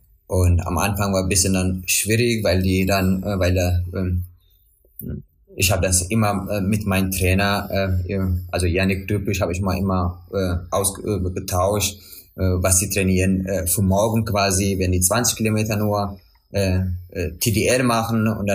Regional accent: Eritrea; Wir sind ja fast ein Land und ich komme ja aus Eritrea.

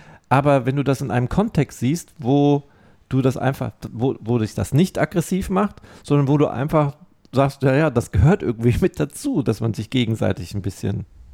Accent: East Germany, Germany; weil ich bin selber Ossi.

